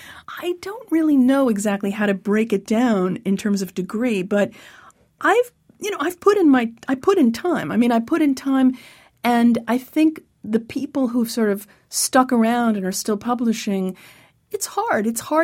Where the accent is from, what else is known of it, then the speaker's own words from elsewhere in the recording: Syosset, New York, United States; I grew up on Long Island in Syosset, and all, otherwise known by its Native American name, Exit 43.